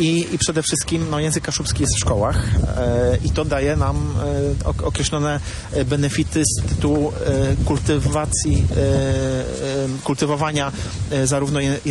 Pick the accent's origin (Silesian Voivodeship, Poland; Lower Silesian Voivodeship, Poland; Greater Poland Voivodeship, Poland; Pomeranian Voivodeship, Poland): Pomeranian Voivodeship, Poland; Gdańsk; Pochodzę z Gdańska, a serce rozdarte w tej chwili między Gdańskiem a Chmielnem